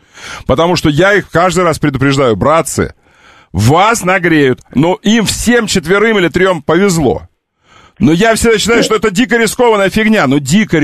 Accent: Novopavlovsk, Stavropol Krai, Russia; Я из Новопавловска. Да. Я там прописан был.

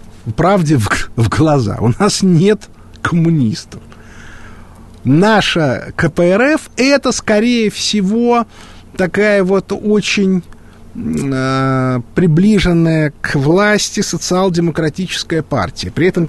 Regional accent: Moscow, Russia; а я из Москвы, из России.

